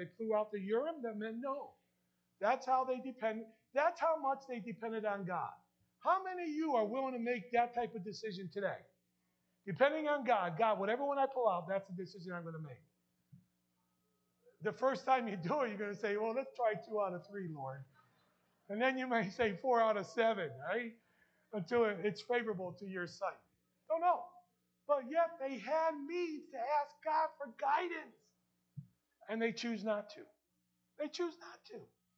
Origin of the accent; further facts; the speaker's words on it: New Jersey, United States; accent: New Jersey; sorry, my New Jersey accent, water.